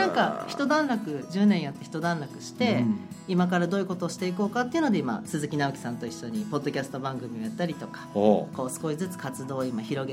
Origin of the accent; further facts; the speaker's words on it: Hofu, Yamaguchi, Japan; moved away as an adult; 山口県の防府市っていう瀬戸内海の真ん中らへんですね。